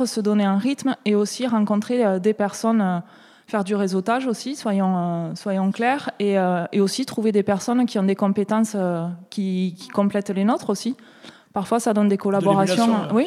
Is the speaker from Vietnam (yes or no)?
no; Toulouse, Occitanie, France; now in Sète, France; je suis originaire de Toulouse et avec la pandémie, j'avais envie de changer de cadre de vie, de me rapprocher du bord de mer. Et j'ai des origines sétoises par ma famille, donc je me suis dit, allez, installons-nous à 7.